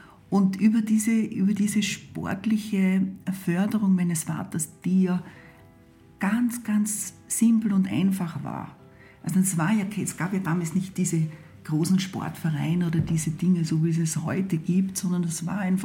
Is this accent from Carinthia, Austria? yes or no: yes; Wolfsberg, Carinthia, Austria; ich bin in der Heimatstadt Wolfsberg geboren und bin dort in sehr, sehr einfachen Verhältnissen aufgewachsen. Meine Eltern haben einen Bauernhof betrieben.